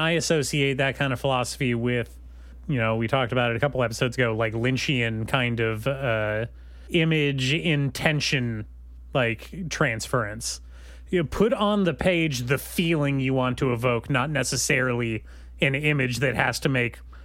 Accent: United States; I was very taken aback, I guess, just as an American walking into a restaurant in Osaka

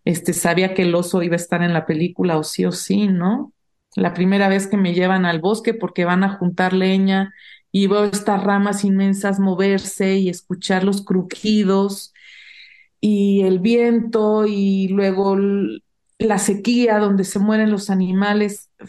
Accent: State of Mexico, Mexico; also born or lived in El Salvador; me ponen como salvadoreña mexicana. Pero mi mamá es mexicana y yo crecí en el Estado de México. Tal vez de los 4 a los 10 años viví en el campo, entre vacas y borregos.

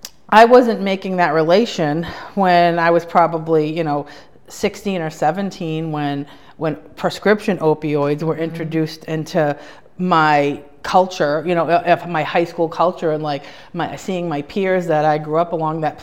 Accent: Massachusetts, United States; I grew up here on the North Shore of Boston, not in Danvers, but in a town about 15 minutes away. So my whole life has basically been spent in this geographical location.

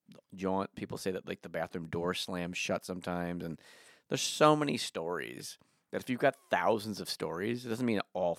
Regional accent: New Jersey, United States; I'm from New Jersey, so I was going home for the summer.

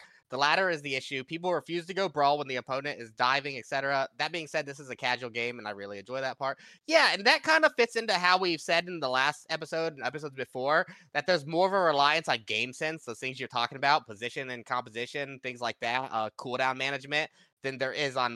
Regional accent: Ohio, United States; accent: Ohio; Is it my Ohio accent? I probably have one of the most Ohio accents you've ever heard.

